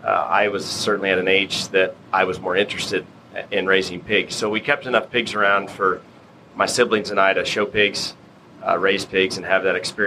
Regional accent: Taylor, Missouri, United States; I grew up in Taylor, Missouri. Grew up on a very traditional family farm for the times.

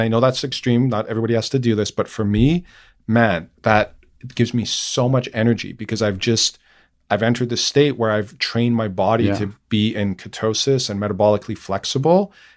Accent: Canada; I'm originally Canadian and I've always hated the cold.

